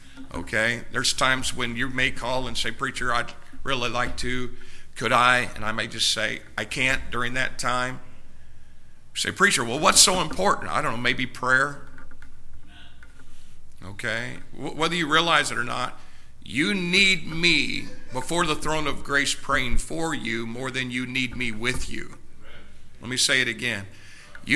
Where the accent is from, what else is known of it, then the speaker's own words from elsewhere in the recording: United States; And as an American, I think you ought to vote.